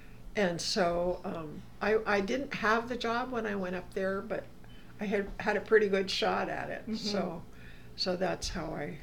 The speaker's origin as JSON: {"language": "English", "town": "Princeton", "region": "New Jersey", "country": "United States", "tie": "born or raised there", "lives_now": "Alaska, United States", "said": "I grew up in Princeton, New Jersey, and my dad was associated with the university"}